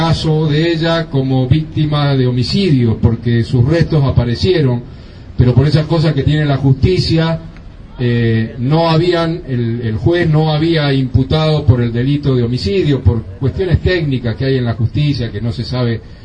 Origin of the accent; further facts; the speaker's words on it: Barracas, Buenos Aires Province, Argentina; Yo soy de aquí, de Barracas